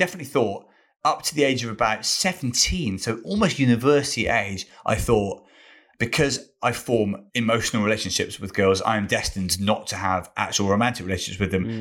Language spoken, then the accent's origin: English; Wales, United Kingdom; And suddenly I've done 4 or 5 years of stand-up as a Welsh.